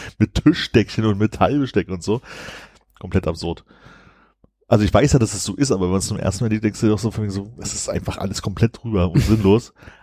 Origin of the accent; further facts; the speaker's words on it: Berlin, Germany; Also als Berliner erstaunlicherweise überfreundlich bedient.